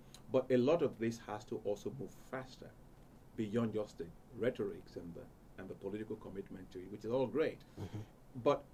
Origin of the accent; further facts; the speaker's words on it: Nigeria; You know, I'm from Nigeria